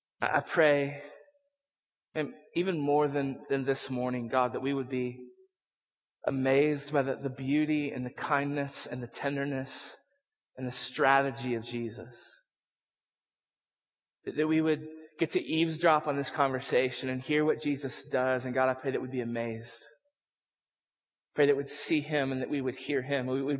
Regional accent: Colorado, United States; Now, I'm from Colorado, and so I have a fair amount of pride in knowing what trekking means and what it means to be a trekker. I'm from Colorado.

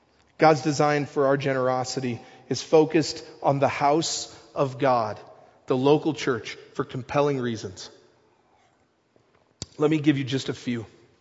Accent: Nebraska, United States; because I'm from Nebraska, thank you.

